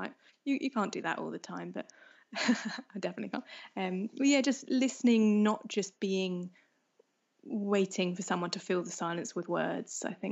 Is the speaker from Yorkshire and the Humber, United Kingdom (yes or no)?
no; London, United Kingdom; born there; And I was born in London. I've lived in different places, but I was born in London and, you know, lived in South London for a good number of years.